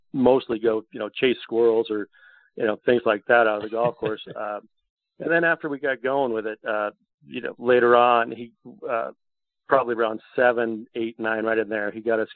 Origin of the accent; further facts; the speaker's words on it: California, United States; We grew up in Southern California and he loved golf.